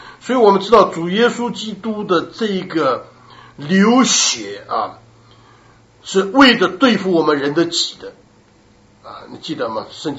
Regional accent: Taiwan; 尤其我们中国人啊，台湾来的人更喜欢吃那个什么猪血糕啊这些啊

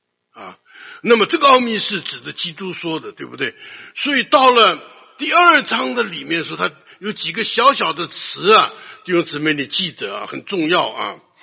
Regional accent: China; 像我们中国人有我们中国人的传统，对不对？

